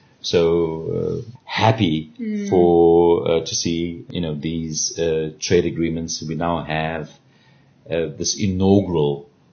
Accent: South Africa; we're still South African bulls. It's been really, really tough in the last decade, and you know, we have felt some existential stress about our country

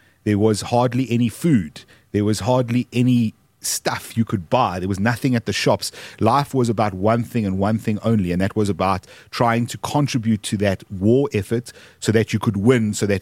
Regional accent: South Africa; So I can imagine it's very frustrating as an American, because I know this as a South African.

